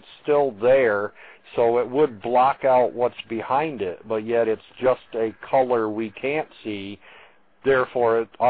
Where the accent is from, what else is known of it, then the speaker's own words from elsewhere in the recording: Benton, Vermont, United States; I'm from Benton, Vermont.